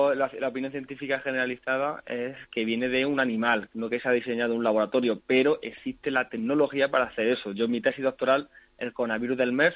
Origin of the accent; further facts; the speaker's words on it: Granada, Andalusia, Spain; born there; now in Madrid, Spain; Bueno, yo de nacimiento soy de Granada, pero llevo 6 años y pico viviendo en Madrid.